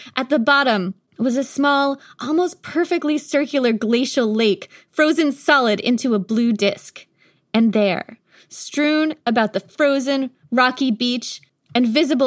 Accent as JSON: {"language": "English", "region": "Vermont", "country": "United States", "tie": "born or raised there", "said": "I grew up in Vermont. My dad still has a house up there, and there is a pond where I used to swim as a kid."}